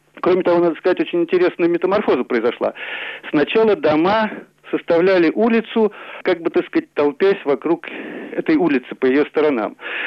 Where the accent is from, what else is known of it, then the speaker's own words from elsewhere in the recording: Saint Petersburg, Russia; Я вырос в Санкт-Петербурге, в Ленинграде